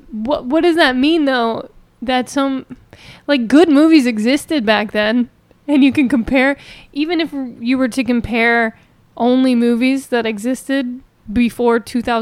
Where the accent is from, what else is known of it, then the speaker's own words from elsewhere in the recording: Philadelphia, Pennsylvania, United States; I'm from Philly, so I can't really speak to the Boston.